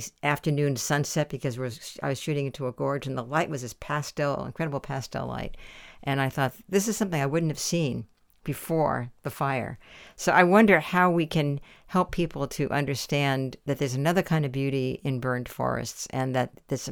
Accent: East Coast, United States; also born or lived in California; now in Portland, United States; when I first came to Portland in the early 70s, and I came from California, but very short time there. Mainly I'd grown up in the East Coast

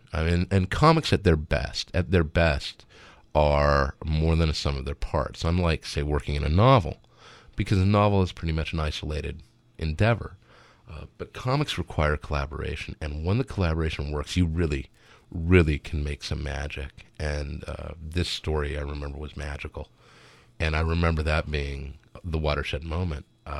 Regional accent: Monterey, California, United States; going into a shop in my hometown of Monterey at that point.

